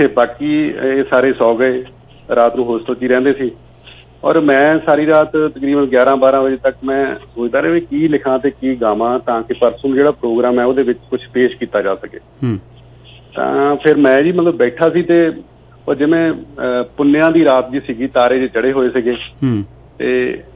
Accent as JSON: {"language": "Punjabi", "town": "Raipur", "region": "Punjab", "country": "India", "tie": "born or raised there", "said": "ਸ਼ੁਰੂ ਚ ਮੇਰੇ ਪਿੰਡ ਤੇ ਮੈਂ ਰਾਏਪੁਰ ਪਿੰਡ ਮੇਰਾ ਇੱਥੇ ਸਕੂਲ ਸੀਗਾ ਪੰਜਵੀਂ ਤੱਕ ਮੈਂ ਇੱਥੇ ਪੜ੍ਹਿਆ"}